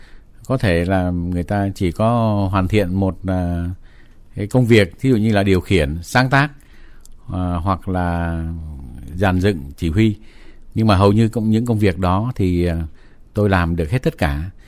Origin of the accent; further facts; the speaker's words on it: Nha Trang, Khanh Hoa, Vietnam; born there; also born or lived in Ho Chi Minh City; quê quán của tôi là tôi sinh ở Nha Trang